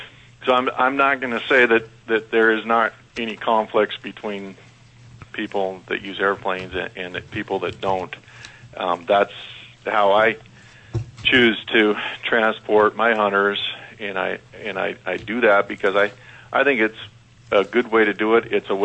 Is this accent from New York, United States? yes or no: no; Glennallen, Alaska, United States; I was born in Glen Allen, and I'm a lifelong resident of Alaska. I've hunted, trapped, and fished during most of my life here